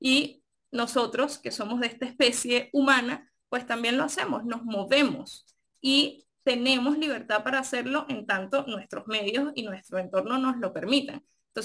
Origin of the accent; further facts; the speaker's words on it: Venezuela; born there; yo soy venezolana porque nací en Venezuela